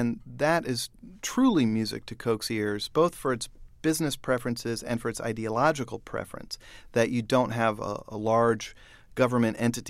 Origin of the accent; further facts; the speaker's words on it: Kansas City, Missouri, United States; I'm from Kansas City. I want to see business in Kansas City.